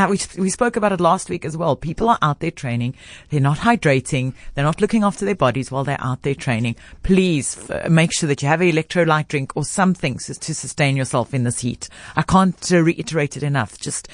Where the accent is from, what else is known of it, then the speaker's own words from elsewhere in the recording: South Africa; But listen, they're Australian. They're practically, we're South African.